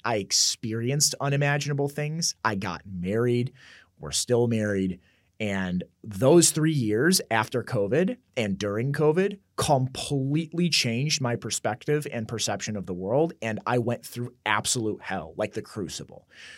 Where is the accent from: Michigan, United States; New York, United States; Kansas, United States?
Michigan, United States; So I was born and raised in South Michigan and kind of in the middle of nowhere.